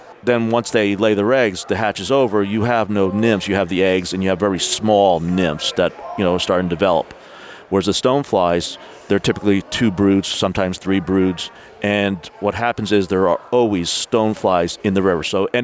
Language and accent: English; Newark, New Jersey, United States; also born or lived in Irvington; now in Clinton, United States; I'm from New Jersey. Grew up in Newark and Irvington. Now live out by Clinton, New Jersey